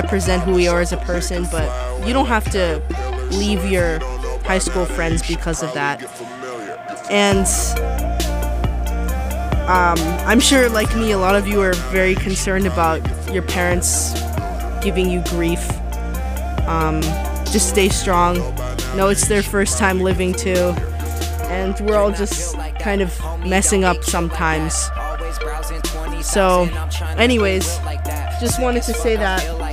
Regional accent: California, United States; I personally am going home, and I'm from California, so I'm pretty far.

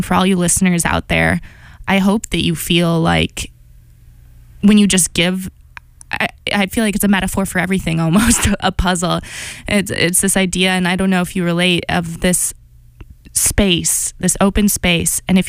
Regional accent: Chicago, Illinois, United States; my housemates alone, one from Virginia, one from Korea, one from Brooklyn, I'm from Chicago.

